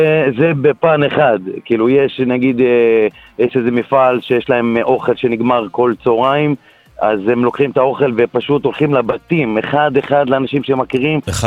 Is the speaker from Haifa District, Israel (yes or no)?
yes; Harish, Haifa District, Israel; אני מחריש.